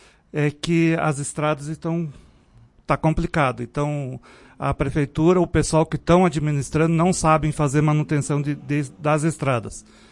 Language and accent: Portuguese; Ciríaco, Rio Grande do Sul, Brazil; Eu sou natural de Siríaco, uma cidadezinha pequena lá próxima a Passo Fundo. E eu vim à Vacaria para estagiar na empresa Razip e nela fiquei. Trabalhei 30 anos lá.